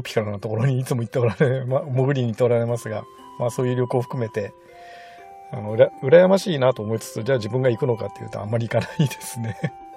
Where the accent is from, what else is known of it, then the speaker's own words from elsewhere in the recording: Kagawa, Japan; 僕が香川で生まれ育った間お世話になった方がされている酒造さんのもの